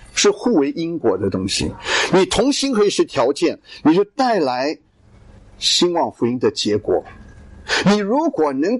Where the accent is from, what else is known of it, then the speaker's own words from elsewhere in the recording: Meixian, Guangdong, China; 我是广东梅县，那在我们的家乡，